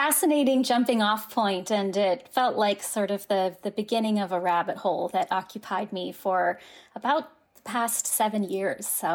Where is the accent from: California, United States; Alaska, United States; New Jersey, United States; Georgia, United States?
California, United States; San Francisco; moved away as an adult; now in Madison, United States; And, you know, I grew up in San Francisco, which is also in the book. And then I moved to Madison for graduate school in 2010.